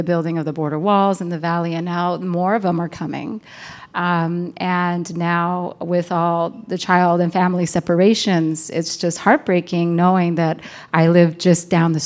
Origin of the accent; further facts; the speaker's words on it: Santa Ana, California, United States; I mean, I grew up in Santa Ana, California, and I didn't even know that they had Mexican segregated schools there until I was an adult.